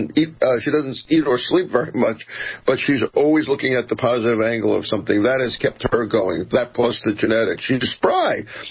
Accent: Queens, New York, United States; But I grew up in Queens, and I have a sister, a younger sister, who's a painter

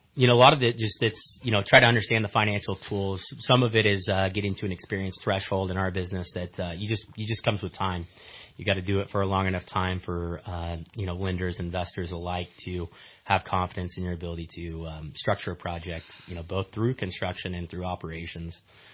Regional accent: Happy Valley, United States; We are Happy Valley boys. So we were born and raised in Happy Valley.

